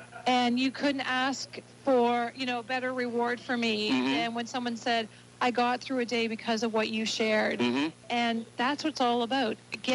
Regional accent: Canada; now in United States; And I know as a Canadian, we have the coverage for health care.

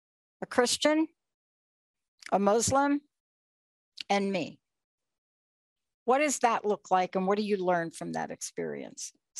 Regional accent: New York City, New York, United States; I'm a kid from the Bronx. I grew up in New York City.

